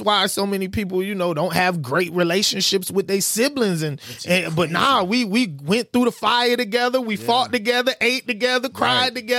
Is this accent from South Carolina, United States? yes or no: yes; Charleston, South Carolina, United States; So I'm from Charleston, South Carolina. That's what … stands for, Chuck Town.